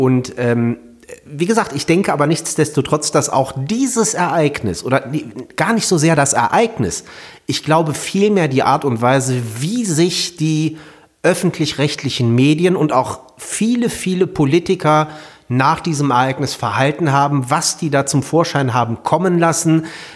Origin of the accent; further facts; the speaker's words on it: Syria; German is a second language; now in Germany; ich komme aus Syrien, so, da passiert das täglich.